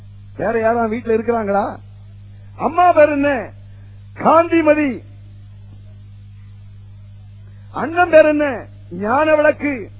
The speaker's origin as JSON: {"language": "Tamil", "country": "India", "tie": "born or raised there", "said": "இந்தியாவில் என்னுடைய சின்ன வயதுல நான் சைக்கிள் ஓட்டும் போது"}